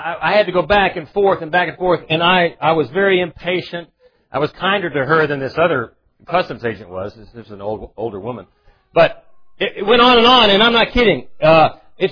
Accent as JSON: {"language": "English", "country": "United States", "also_born_or_lived": "Soviet Union", "said": "And, I'm an American, we're going to have a turkey."}